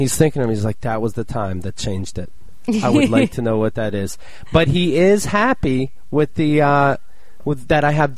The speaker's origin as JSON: {"language": "English", "town": "Somerset", "region": "Pennsylvania", "country": "United States", "tie": "born or raised there", "said": "Somerset, Pennsylvania, my hometown"}